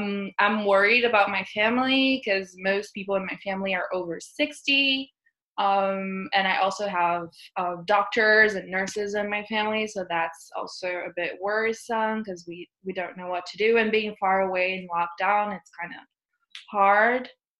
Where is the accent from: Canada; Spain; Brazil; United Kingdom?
Brazil; now in Brooklyn, United States; I'm located in Brooklyn, New York, and I'm originally from Brazil.